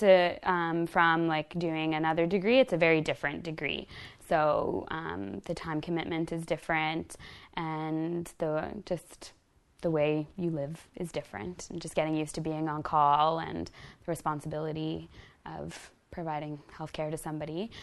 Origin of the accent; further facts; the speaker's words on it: Newmarket, Ontario, Canada; also born or lived in Toronto; I am from Toronto. I live in Toronto now. I grew up in Newmarket, Ontario, and my family is Lenni Lenape Potawatomi.